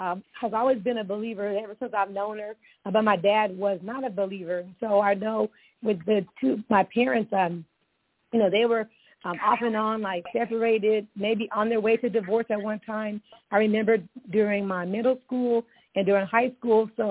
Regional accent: California, United States; I want to say in my spring season, just, you know, springing out, I was raised in the Valley of California, and I got a lot of my instruction from my grandparents.

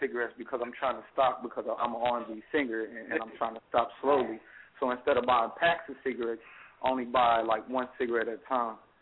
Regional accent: Kansas City, Missouri, United States; now in Philadelphia, United States; I'm from Kansas City, Missouri, but right now I'm living in Philadelphia, PA.

